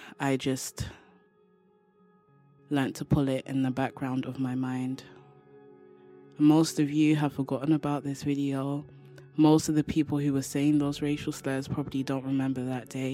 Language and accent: English; London, United Kingdom; from London, England. And I was 13 years old when I learned I was black.